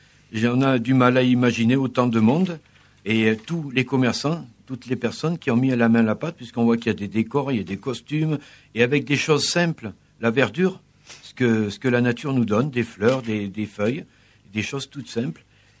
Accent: Vernoux, Auvergne-Rhône-Alpes, France; born there; Vernoux, moi je le connais depuis ma naissance puisque je suis né à Vernoux.

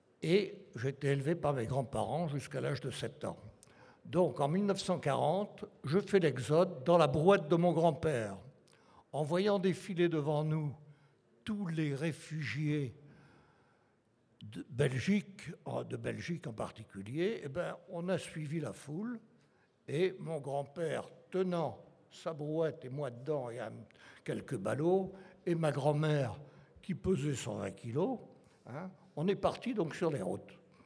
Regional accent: Hauts-de-France, France; born there; Donc je suis né en 1934, pour ne pas vous cacher. Et je suis né dans le Nord. Ce qui fait qu'en 1940, j'étais aux premières loges. J'ai donc fait l'exode. J'étais élevé par mes grands-parents.

